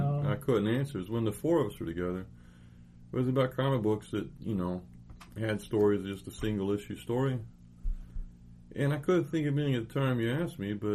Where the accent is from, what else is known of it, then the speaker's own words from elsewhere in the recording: United States; which, you know, as an American, I learned about.